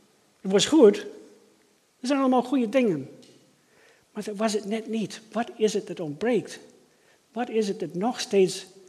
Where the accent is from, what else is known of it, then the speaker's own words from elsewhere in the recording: Maine, United States; Dutch is a second language; we gaan in Maine, waar ik vandaan kom, jagen